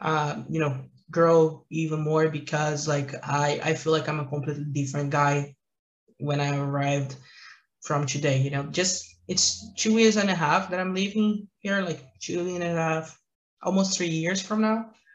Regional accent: Rio de Janeiro, Brazil; English is a second language; now in Toronto, Canada; Like and I'm from Rio, man. Like it's a summer all year. You know, like we go to the beach.

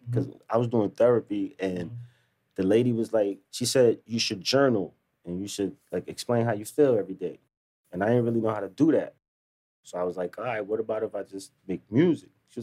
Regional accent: New York City, New York, United States; I'm from East Harlem, mm-hmm. Spanish Harlem, man. I'm from Carver Projects, born and raised.

